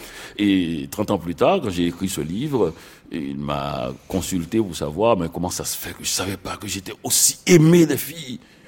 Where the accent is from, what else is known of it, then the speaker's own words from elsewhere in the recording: Quebec, Canada; moi je viens du Canada, je viens du Québec, c'est un pays avec un univers très long